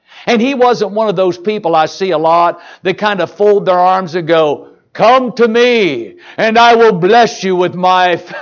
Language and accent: English; Indiana, United States; now in Michigan, United States; Well, you know, growing up in Indiana, you know, it's a dumb thing to shoot at the wrong end of the hoop. Do they know that up here in Michigan?